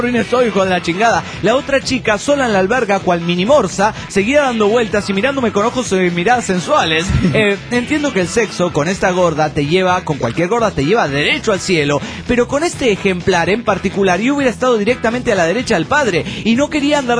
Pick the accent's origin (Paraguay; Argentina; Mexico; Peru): Mexico; Rosarito, Baja California; de Rosarito, Baja California, México.